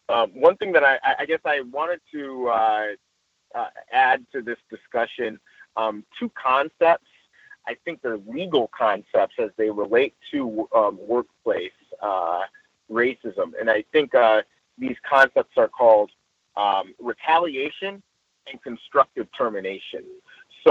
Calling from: Los Angeles, California, United States; I'm reporting in from Los Angeles proper.

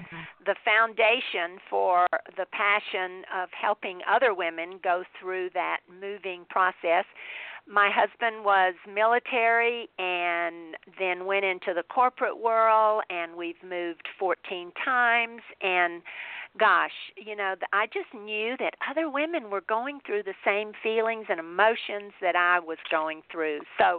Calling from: Phoenix, Arizona, United States; I'm calling from Phoenix, Arizona, and it's rather hot here.

